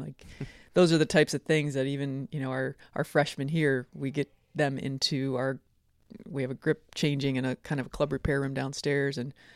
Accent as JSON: {"language": "English", "town": "Aberdeen", "region": "South Dakota", "country": "United States", "tie": "born or raised there", "said": "You know, I grew up in Aberdeen, South Dakota, and learned to play the game in the Midwest"}